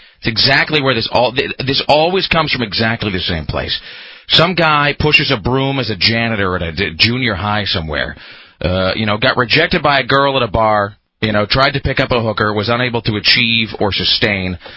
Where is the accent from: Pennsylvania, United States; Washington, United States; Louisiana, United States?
Washington, United States; So, I mean, yeah, just growing up in Washington, it was one of those things that you always just sort of assumed would be unsolved.